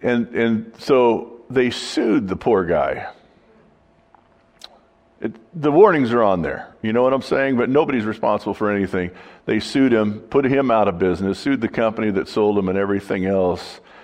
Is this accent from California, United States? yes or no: yes; Glendora, California, United States; now in Michigan, United States; when they found out that I moved to Michigan from California, which you would think is a sin